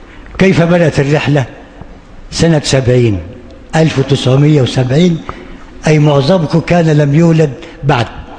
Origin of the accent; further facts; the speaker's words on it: Egypt; قلت نعم أنا مصري.